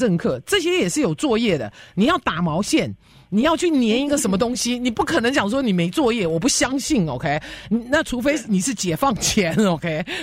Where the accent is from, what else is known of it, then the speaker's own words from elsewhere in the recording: Taiwan; 因为我小时候在台湾念的时候，我的那个年代，或者我们在台湾生长的那个时期